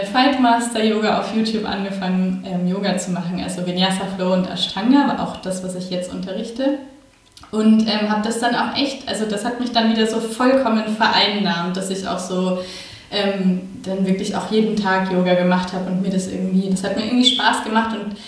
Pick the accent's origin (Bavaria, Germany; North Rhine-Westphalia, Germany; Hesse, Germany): Bavaria, Germany; Also ich bin aufgewachsen in Bayern. Bin dann nach dem Abitur da auch noch ein Jahr geblieben in München, habe dann FSJ gemacht, das war 2009.